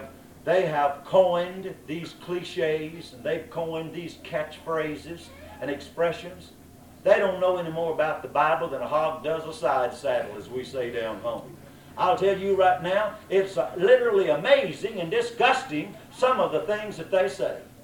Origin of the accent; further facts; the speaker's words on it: the South, United States; Well, I was raised deep in the South, and I was and am what they call poor whites down South.